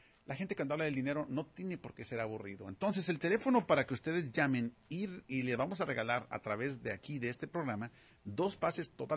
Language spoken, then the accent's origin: Spanish; Monterrey, Nuevo León, Mexico; porque yo soy de Monterrey